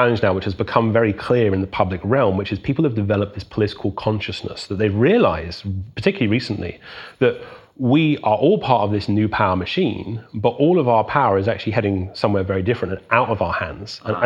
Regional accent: England, United Kingdom; I was growing up in England

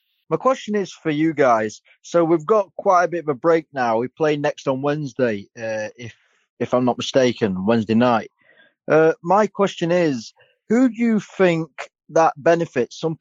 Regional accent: England, United Kingdom; British. I'm from England, mate.

